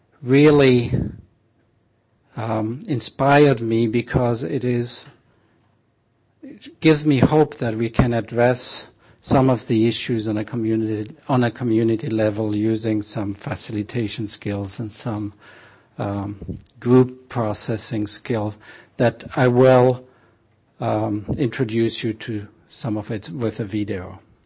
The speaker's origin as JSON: {"language": "English", "country": "Switzerland", "said": "I'm originally from Switzerland."}